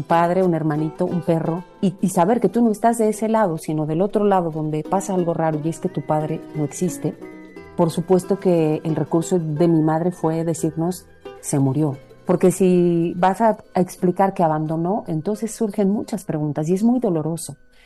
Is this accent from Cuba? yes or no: no; Ecatepec, State of Mexico, Mexico; crecí en el Estado de México, un lugar que se llama Ecatepec, que es el lugar más peligroso del mundo para ser mujer.